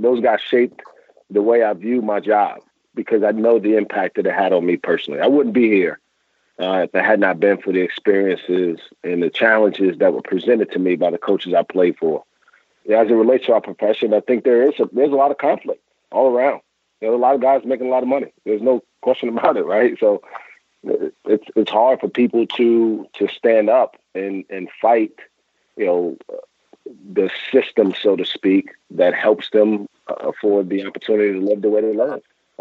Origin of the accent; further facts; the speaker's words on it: Brooklyn, New York, United States; I was fortunate growing up in Brooklyn, New York.